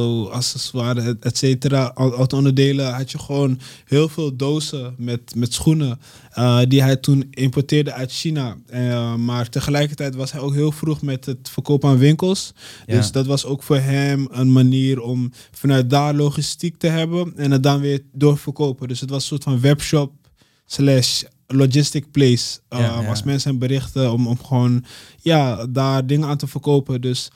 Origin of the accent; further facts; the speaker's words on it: Amsterdam, North Holland, Netherlands; Dus ik kom uit Amsterdam-Oost, Ghanese achtergrond.